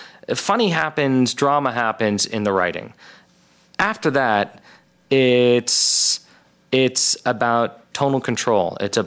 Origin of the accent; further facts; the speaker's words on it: Beverly Hills, California, United States; Look, I grew up in Beverly Hills, but for some reason, I feel very comfortable in the Midwest.